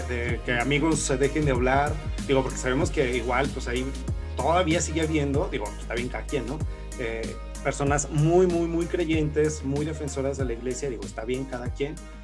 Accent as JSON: {"language": "Spanish", "region": "Zacatecas", "country": "Mexico", "said": "soy historiador y soy zacatecano."}